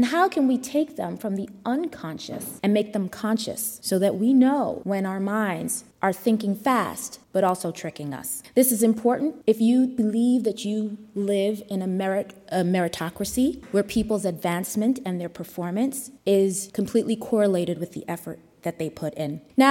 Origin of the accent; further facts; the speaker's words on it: New York, United States; when I was growing up in New York